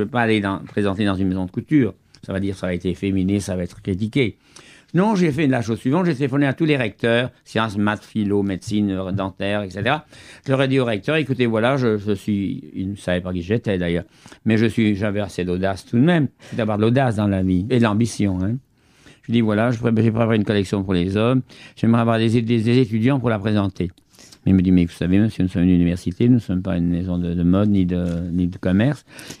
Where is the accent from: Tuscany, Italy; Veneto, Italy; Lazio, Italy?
Veneto, Italy; Venice; Je suis vénitien, je suis italien, vous le savez.